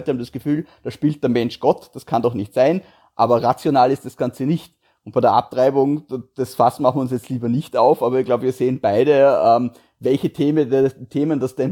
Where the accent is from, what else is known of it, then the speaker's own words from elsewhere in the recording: Feldkirch, Vorarlberg, Austria; gerade in meiner Heimatgemeinde in Feldkirch